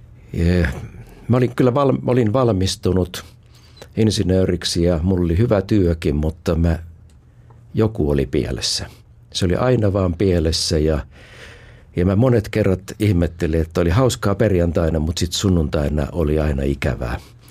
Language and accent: Finnish; Espoo, Uusimaa, Finland; also born or lived in Helsinki; mä oon syntynyt Helsingissä, mutta 2-vuotiaana muuttanut Espooseen Tapiolaan. Mun isäni tuli Satakunnasta ja äiti rantaruotsalainen Pyhtäältä.